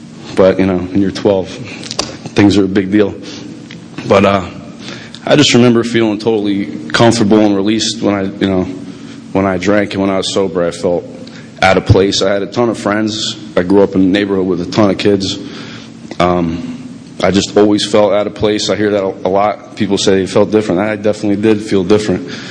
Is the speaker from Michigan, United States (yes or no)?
no; New Jersey, United States; I grew up in New Jersey. I come from a big Irish Catholic family. I got like over 40 cousins on one side.